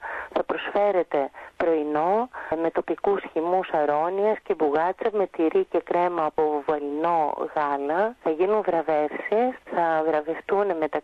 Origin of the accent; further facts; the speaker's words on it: Serres, Central Macedonia, Greece; Εμείς που είμαστε από τις Σέρες το γνωρίζουμε